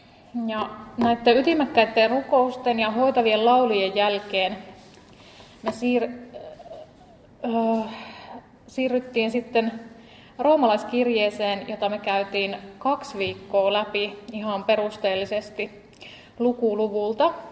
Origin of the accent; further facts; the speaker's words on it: Toholampi, Central Ostrobothnia, Finland; now in Kokkola, Finland; mä tosiaan tuota Kokkolassa asustelen, mutta mä oon Toholammilta Sykäräisestä alun perin niin kuin kotoisin.